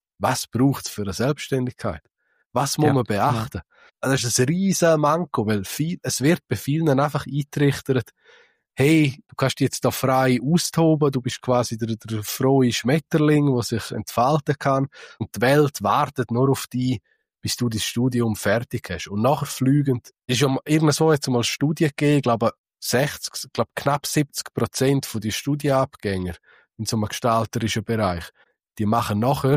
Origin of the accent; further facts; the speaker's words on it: Switzerland; bei uns in der Schweiz, ich bin ja dann auch zu Luzern gewesen am Studieren